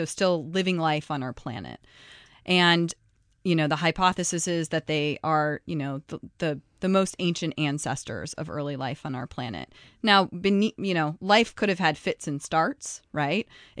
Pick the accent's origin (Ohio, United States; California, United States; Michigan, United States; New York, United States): Ohio, United States; You know, I grew up in the Midwest, so I didn't really know much about underwater volcanoes growing up in Ohio.